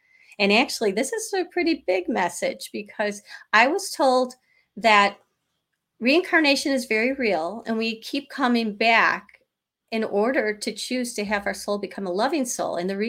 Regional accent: Chicago, Illinois, United States; And Monica lives in Colorado, and I'm from Chicago, so I've never been.

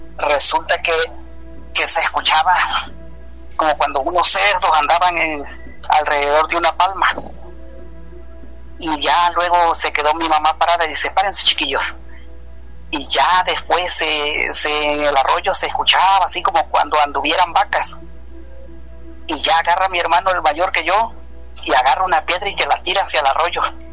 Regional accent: Isla, Veracruz, Mexico; Gracias, estoy aquí en Coatza porque soy trailero, de hecho yo soy de Ciudad Isla.

